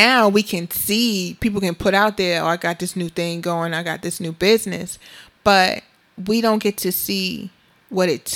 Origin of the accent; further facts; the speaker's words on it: Beaufort, South Carolina, United States; My why is to give back to my hometown of Beaufort, South Carolina.